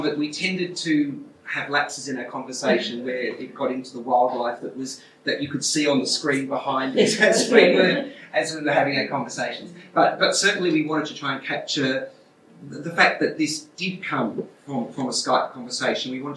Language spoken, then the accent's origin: English; Australia; Because I come from Australia, we don't have these animals.